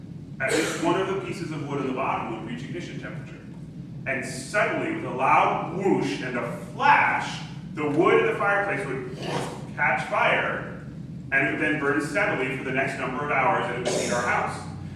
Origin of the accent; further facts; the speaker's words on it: Nova Scotia, Canada; growing up in Nova Scotia, we built a beautiful house over on the side of a hill overlooking the beautiful Annapolis Valley.